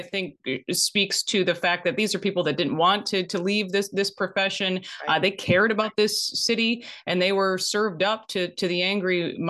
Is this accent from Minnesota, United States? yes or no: yes; Minnesota, United States; But I was working in my home state of Minnesota, in Minneapolis, at the CBS affiliate.